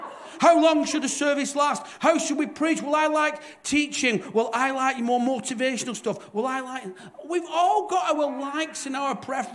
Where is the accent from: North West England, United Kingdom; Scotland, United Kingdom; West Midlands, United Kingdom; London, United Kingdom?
North West England, United Kingdom; Bolton; Well, I'm from Bolton, right?